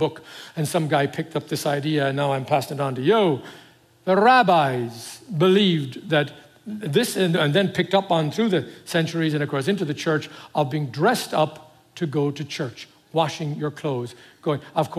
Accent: Ireland; now in California, United States; I grew up with that in Ireland, and both in the Catholic Church originally and then my Presbyterian aspect side.

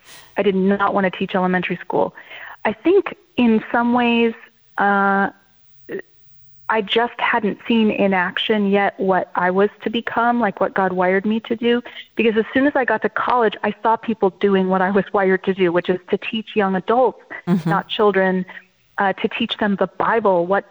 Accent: Colorado, United States; Yes. Right. And so I grew up in Colorado.

